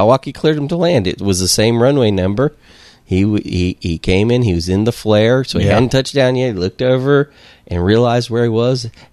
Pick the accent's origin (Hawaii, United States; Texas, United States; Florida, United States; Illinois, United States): Illinois, United States; now in Champaign, United States; I'm from Illinois. It's a small place outside of Chicago.